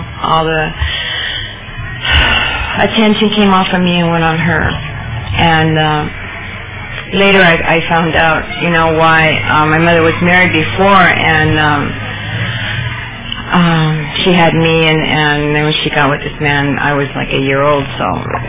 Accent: Nebraska, United States; I grew up in Nebraska. I was raised in a Catholic family, so those of you that are Catholics can understand that one.

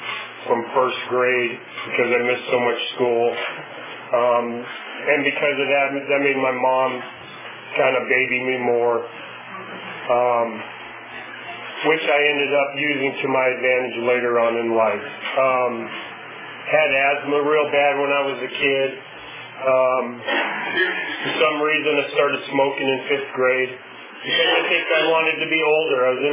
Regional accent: Seaside, California, United States; I said I'm from Monterey, I'm really not. So I'm a typical liar. From Seaside, California. That's where the poor people live, the rich people live in Monterey.

